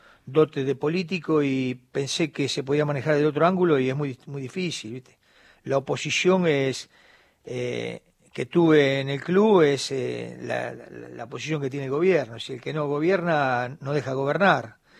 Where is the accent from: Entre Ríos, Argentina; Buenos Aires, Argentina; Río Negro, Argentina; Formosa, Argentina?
Buenos Aires, Argentina; Parque Patricios; Yo soy de Parque Patricio